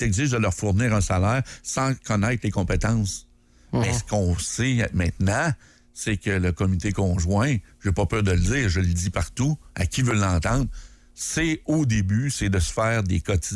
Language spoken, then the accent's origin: French; Quebec City, Quebec, Canada; born there; Moi, je suis né à Québec, okay. hein, dans la belle ville de Québec, au coin de Champfleury, puis à 18e rue.